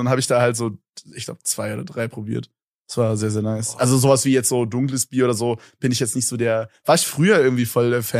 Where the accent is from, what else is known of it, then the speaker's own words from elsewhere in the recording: Berlin, Germany; Ich komme so aus Berlin, wo so, keine Ahnung, wo da irgendwelche Tillys gepoppt werden von irgendwelchen Rappern.